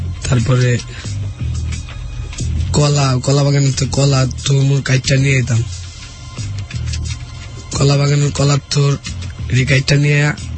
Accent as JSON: {"language": "Bangla", "town": "Madaripur", "region": "Dhaka Division", "country": "Bangladesh", "tie": "born there", "said": "জন্মেছিলাম Madaripur."}